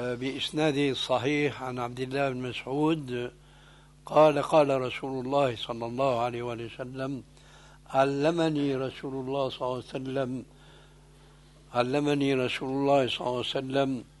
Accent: Syria; التعبير عندنا في سوريا

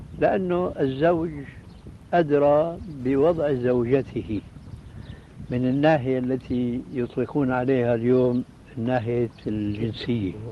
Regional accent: Syria; وأنا ماني كما يقولوا عندنا في الشام حشوة الكبة هي

